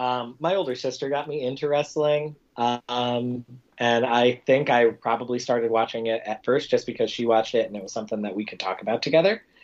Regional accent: the Carolinas, United States; And then I'm from the Carolinas.

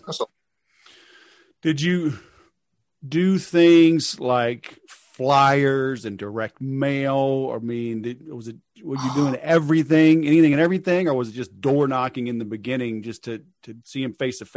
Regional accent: the South, United States; I grew up in the South. I know it's there.

